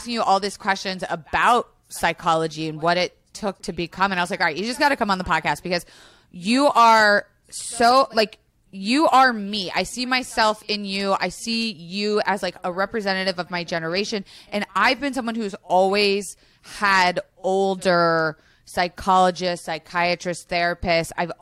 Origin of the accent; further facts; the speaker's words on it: Florida, United States; I mean, like I am originally from, I grew up in Florida.